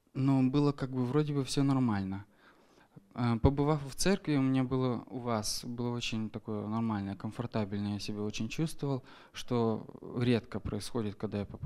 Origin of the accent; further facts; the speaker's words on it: Germany; Russian is a second language; «Окей, вообще-то, как немец, как логически думающий человек, я всегда думал, что это что-то нечисто, что-то не то».